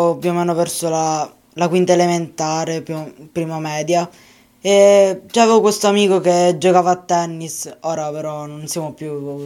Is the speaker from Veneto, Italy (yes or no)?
no; Milazzo, Sicily, Italy; vengo da Milazzo